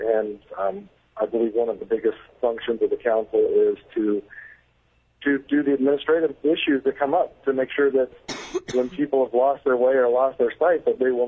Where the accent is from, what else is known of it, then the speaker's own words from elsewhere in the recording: Ketchikan, Alaska, United States; I was born and raised in Ketchikan. I attended high school in Ketchikan and Kodiak. I attended college in Fairbanks and graduated from UAA in Anchorage in 92.